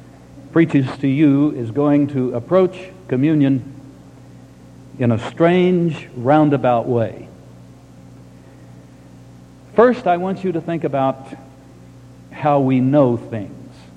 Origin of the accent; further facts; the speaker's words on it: Oklahoma, United States; but I grew up in Oklahoma.